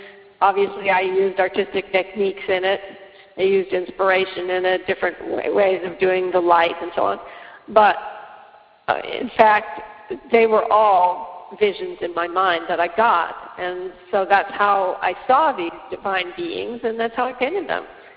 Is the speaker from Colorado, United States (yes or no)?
yes; Denver, Colorado, United States; I had a very quite normal childhood. I lived in Denver, Colorado.